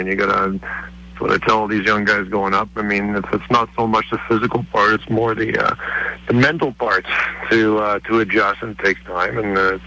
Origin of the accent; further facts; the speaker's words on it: Montreal, Quebec, Canada; it was happened to be in my hometown from Montreal